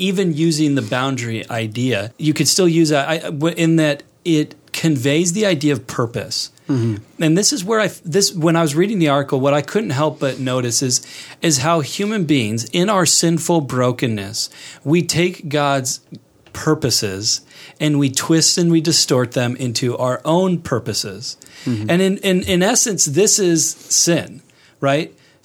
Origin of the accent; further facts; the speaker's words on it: Portland, Oregon, United States; I, as you know, I grew up in Portland, Oregon.